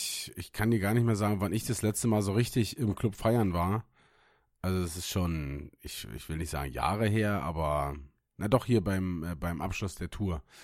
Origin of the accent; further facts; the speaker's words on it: Müncheberg, Brandenburg, Germany; die private Bahn, die von Berlin in meine Heimat fährt, nach Münchenberg